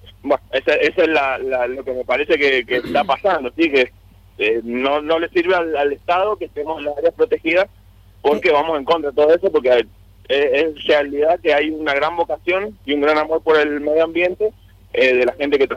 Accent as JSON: {"language": "Spanish", "town": "Cordón del Plata", "region": "Mendoza", "country": "Argentina", "said": "yo que soy de Cordón del Plata"}